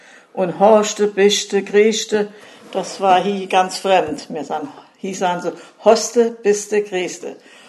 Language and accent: German; Heimbach-Weis, Rhineland-Palatinate, Germany; born there; Ich sei 1941 geboren in Heimbach-Weiß. Und noch im Krieg, das heißt 1945, im September, sind wir nach Perschet gezogen.